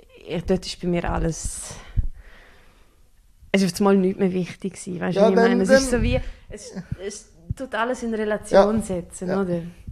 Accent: Switzerland; ich komme aus der Schweiz, oder? Und ich komme nicht aus einer Künstlerfamilie.

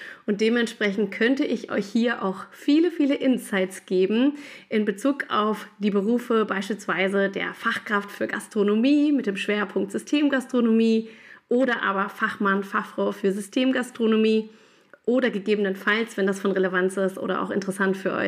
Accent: Duisburg, North Rhine-Westphalia, Germany; Ich bin Kind des Ruhrgebiets, ich komme aus Duisburg

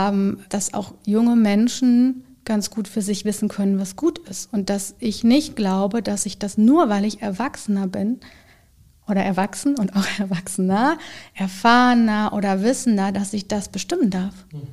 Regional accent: Dortmund, North Rhine-Westphalia, Germany; Ich komme aus Dortmund. Habe einen 4-jährigen Sohn, vielleicht noch ein bisschen was Privates. Bin letztes Jahr 40 geworden.

